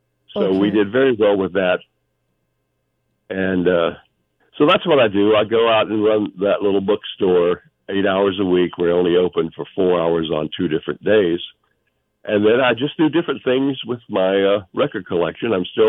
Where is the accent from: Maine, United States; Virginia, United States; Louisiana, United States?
Louisiana, United States; Rayville; I left Nashville 4 years ago and came back to my hometown of Rayville.